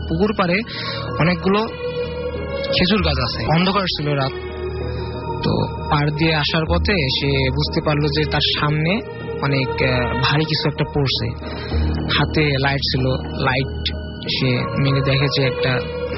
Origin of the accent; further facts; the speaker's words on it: Hatibandha, Rangpur Division, Bangladesh; now in Dhaka, Bangladesh; ঘটনাটা ঘটেছে আমার গ্রামের বাড়িতে, এটা হচ্ছে হাতিবান্ধা।